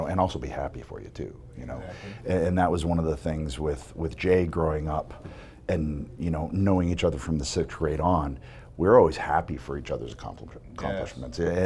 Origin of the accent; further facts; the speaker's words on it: Ontario, Canada; just we're two kids from Southern Ontario with no in to this industry at all.